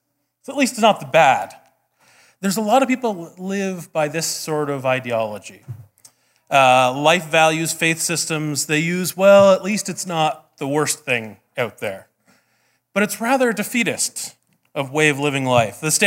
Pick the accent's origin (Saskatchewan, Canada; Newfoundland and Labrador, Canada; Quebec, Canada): Saskatchewan, Canada; There were, I came from Saskatchewan. This is all fancy stuff.